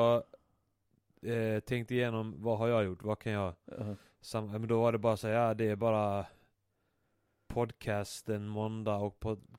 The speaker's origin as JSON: {"language": "Swedish", "town": "Reykjavik", "region": "Capital Region", "country": "Iceland", "tie": "born or raised there", "moved": "yes", "lives_now": "Sweden", "said": "101, Reykjavik."}